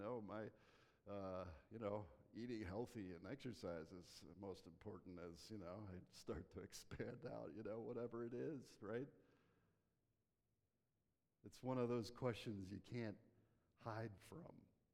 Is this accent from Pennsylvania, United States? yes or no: yes; Hershey, Pennsylvania, United States; So, as Barry said, I grew up in Hershey, Spring Creek congregation there